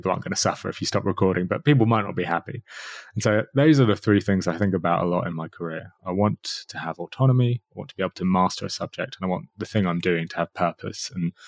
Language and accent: English; United Kingdom; I'm too British.